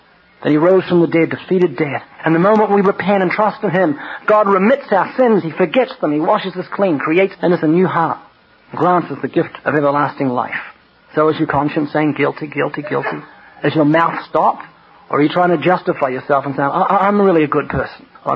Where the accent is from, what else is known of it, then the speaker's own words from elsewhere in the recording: New Zealand; I'm not Australian. I'm from New Zealand